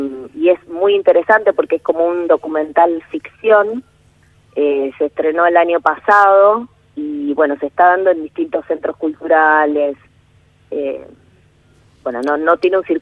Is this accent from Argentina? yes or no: yes; Quilmes, Buenos Aires Province, Argentina; yo soy de Quilmes, ajá, cerca del río de Quilmes.